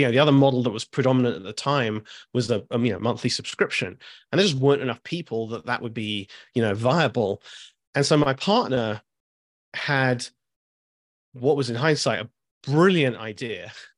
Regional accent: United Kingdom; moved away as an adult; now in United States; I'm British, obviously. I was working, you know, for various companies in London. And, you know, I decided to move to California

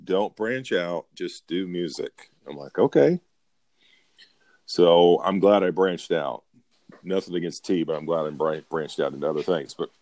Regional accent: Anderson, Indiana, United States; But growing up in Anderson, Indiana, I listened to the radio.

